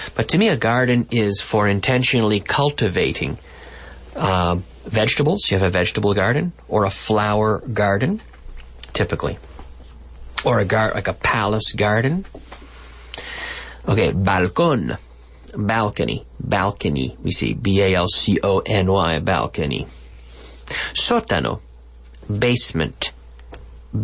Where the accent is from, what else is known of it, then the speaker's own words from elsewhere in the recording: Liverpool, Nova Scotia, Canada; There are, in my hometown in Canada, Liverpool, Nova Scotia, it is not a very ethnically diverse town.